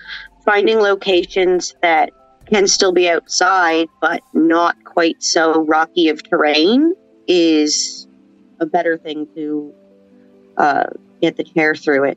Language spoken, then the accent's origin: English; Nova Scotia, Canada; I grew up in Cape Breton.